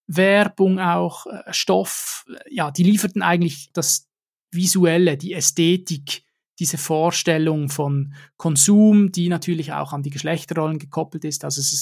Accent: Switzerland; also zum Beispiel auch bei uns in der Schweiz, in der Ostschweiz, Innerschweiz, Glarus, Basel

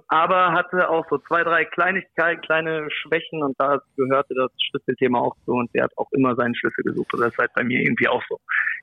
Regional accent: Korschenbroich, North Rhine-Westphalia, Germany; Ja, also angefangen hat in Korschenburg, in meinem Heimatdorf.

